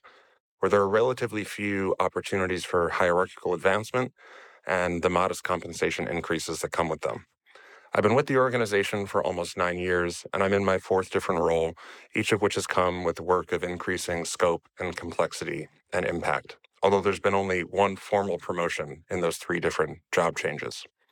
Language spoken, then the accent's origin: English; United States; now in Amsterdam, Netherlands; I'm an American expat currently living in Amsterdam in the Netherlands.